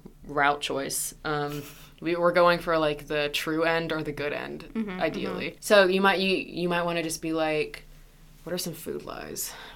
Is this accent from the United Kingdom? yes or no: no; Southern United States, United States; Now, as a Southerner born and bred, I know I don't sound like it.